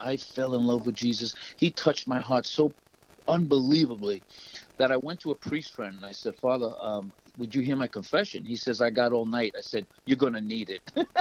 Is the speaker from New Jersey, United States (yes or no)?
yes; New Jersey, United States; So I said, ladies, how you doing? … from New Jersey.